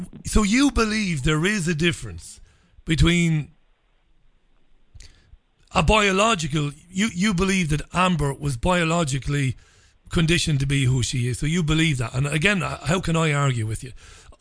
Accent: Yorkshire and the Humber, United Kingdom; I'm a Yorkshire woman.

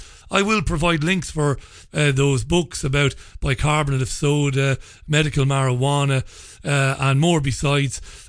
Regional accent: Ireland; Ireland, my home country.

